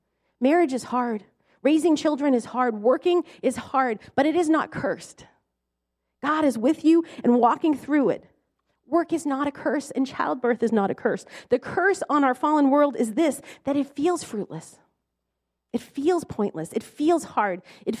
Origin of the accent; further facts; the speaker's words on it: Lowell, Massachusetts, United States; Now, I'm from the Lowell area, so if you're from Lowell, do you remember Calvert's and the Pewter Pot?